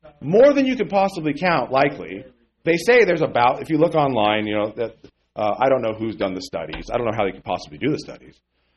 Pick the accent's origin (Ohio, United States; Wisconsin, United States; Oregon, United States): Oregon, United States; Eugene; I grew up in Eugene, Oregon. So during the time when I grew up, you know, everybody was in my high school.